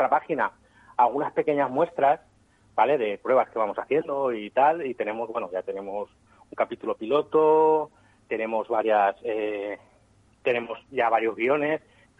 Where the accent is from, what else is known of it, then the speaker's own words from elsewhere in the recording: Valencia, Valencian Community, Spain; Yo recuerdo que cuando era pequeño, pues habían cómics en Valencia